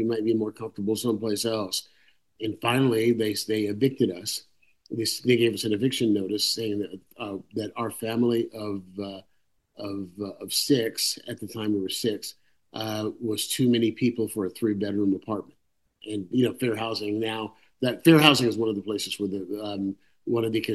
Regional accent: San Leandro, California, United States; the story of how I ended up growing up in San Leandro after my mother died. My grandmother raised me and my four sisters by herself.

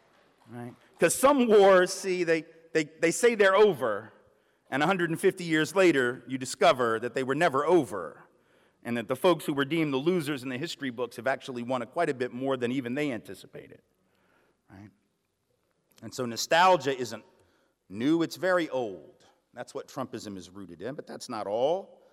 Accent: the South, United States; I'm from the South, man. We do nostalgia with grits.

